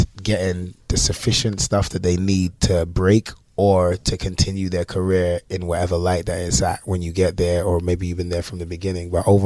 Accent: London, United Kingdom; moved away; also born or lived in New York, United States; So, I moved from London in 2008 to New York. Then I was in New York for about 5 years.

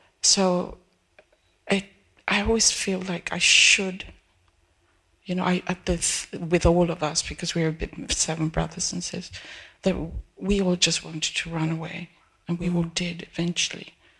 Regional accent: Peru; I come from South America. I was born in Peru.

